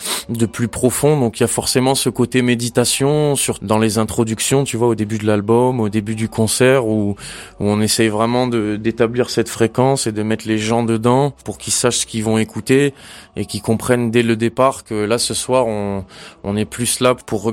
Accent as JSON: {"language": "French", "town": "Nouméa", "country": "New Caledonia", "tie": "born or raised there", "said": "parce qu'en grandissant en Nouvelle-Calédonie, même si moi j'ai grandi en ville, tu vois, donc j'étais la ville de Nouméa"}